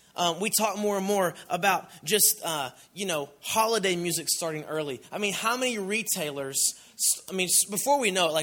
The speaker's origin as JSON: {"language": "English", "town": "Knoxville", "region": "Tennessee", "country": "United States", "tie": "born or raised there", "said": "And I grew up in South Knoxville, and if you want to see good Christmas lights, that's where you should go, South Knoxville."}